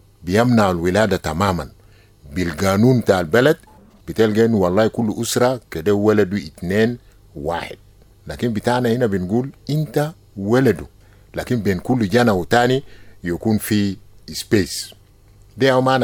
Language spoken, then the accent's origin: Arabic; South Sudan; مثلا عندنا في الجنوب مجتمع بتاع النيل